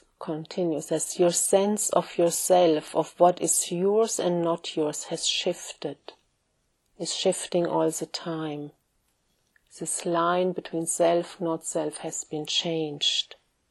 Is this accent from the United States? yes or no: no; Germany; now in England, United Kingdom; me entering Germany, coming to my home country, you know, something is relaxing